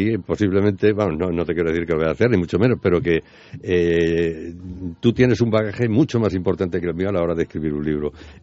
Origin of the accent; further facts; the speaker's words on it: Extremadura, Spain; Y la otra es intentar promocionar a la gente de mi tierra, a los grupos, a los artistas y a los cómicos como tú, que hacen el trabajo desde la base aquí en Extremadura.